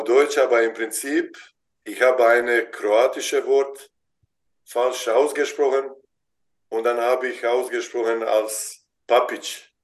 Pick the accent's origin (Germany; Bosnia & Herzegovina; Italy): Bosnia & Herzegovina; born there; German is a second language; Da, wo ich geboren bin, in Bosnien